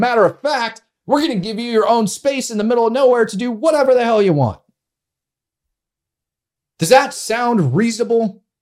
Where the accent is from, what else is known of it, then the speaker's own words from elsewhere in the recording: United States; And not only myself as an American, but if you're watching this from Israel, if you're watching this from anywhere in the world, you should be pissed off.